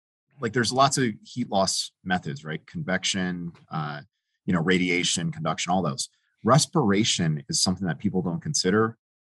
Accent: Connecticut, United States; I'm from the Eastern Seaboard, right? Connecticut. And when I moved out to Utah

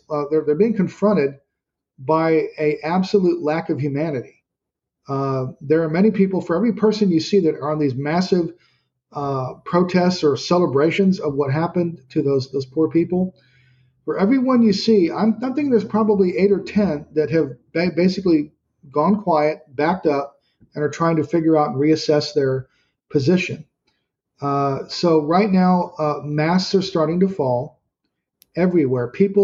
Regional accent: United States; At this point, as an American, I'm America first.

